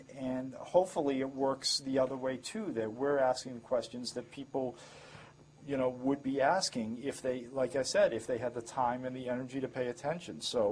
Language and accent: English; Massachusetts, United States; and I grew up in Massachusetts, and I was more fond of the Northeast than I was of the South